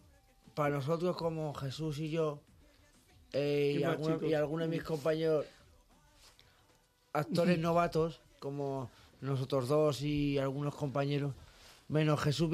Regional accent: Madrid, Community of Madrid, Spain; De Vallecas.

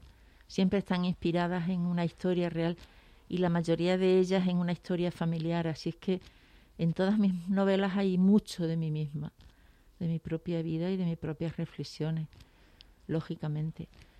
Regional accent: Zafra, Extremadura, Spain; A mí me queda el acento, no me queda el deje, porque cuando voy a Zafra, que es mi pueblo, yo sí que noto, ¿no?, que hablan de una manera distinta como hablo yo

